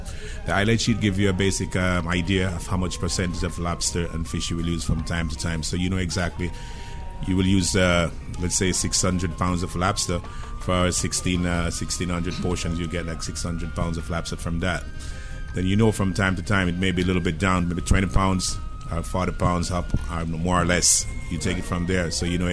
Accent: Kingston, Jamaica; I'm from Kingston, Jamaica.

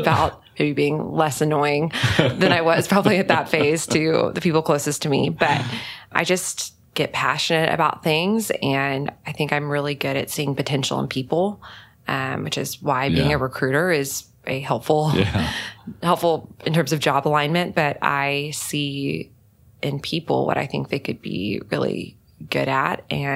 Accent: Texas, United States; growing up in Texas and going to a large state school

